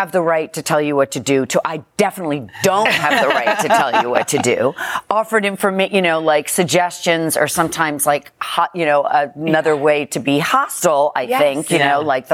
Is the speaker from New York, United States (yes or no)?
yes; New York, United States; I was raised in New York.